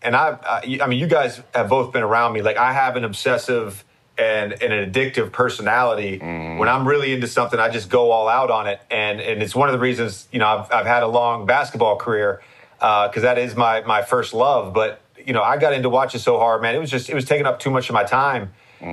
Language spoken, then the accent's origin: English; Virginia, United States; like UVA, and I was from Virginia, so UVA was on me hard